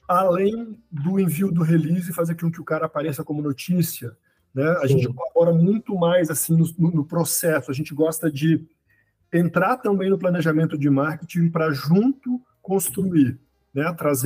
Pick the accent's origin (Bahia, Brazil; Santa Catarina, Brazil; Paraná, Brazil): Santa Catarina, Brazil; Itajaí; Eu sou aqui de Itajaí, Santa Catarina, uma cidade do litoral, uma cidade portuária